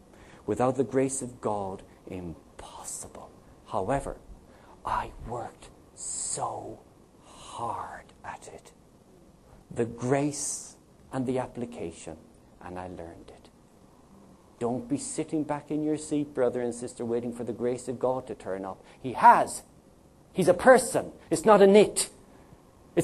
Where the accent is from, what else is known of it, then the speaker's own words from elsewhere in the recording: Ireland; I am Irish. An Irishman that's not good at languages. We have our own language, it's called Gaeilge.